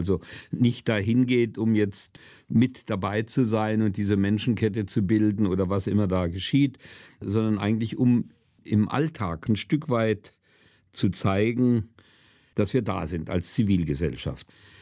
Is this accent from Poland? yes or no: yes; Wrocław, Lower Silesian Voivodeship, Poland; born there; Es war in meiner Geburtsstadt Breslau nicht anders wie in Dresden.